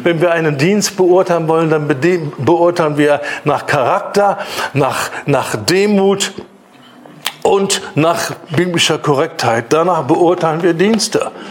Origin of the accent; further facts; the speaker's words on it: Germany; Lass uns doch mal ein bisschen locker werden, besonders als Deutsche. Wir sind schnell dabei, wenn es nicht so ist, wie wir meinen, wie es sein soll, Irrlehrer.